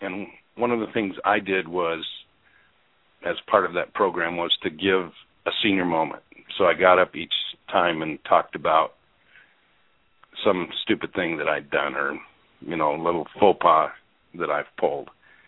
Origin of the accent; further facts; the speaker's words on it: Washington, United States; also born or lived in Michigan; Well, I started out in Western Washington, north of Seattle, and ended up in Michigan because I started working in hospitals.